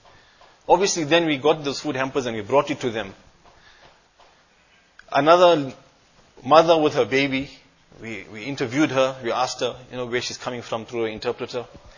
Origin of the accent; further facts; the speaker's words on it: Durban, KwaZulu-Natal, South Africa; It's, for example, we're from Durban.